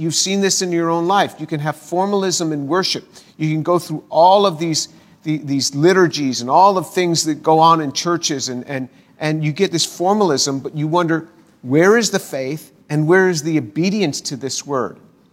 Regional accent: New York, United States; I've grown up. I was born in New York. I spent my whole life in the United States. And I love this country.

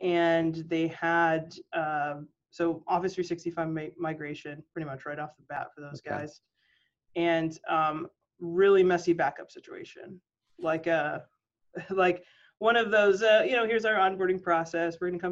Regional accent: Bristol, Connecticut, United States; Yeah, I grew up in Bristol, Connecticut.

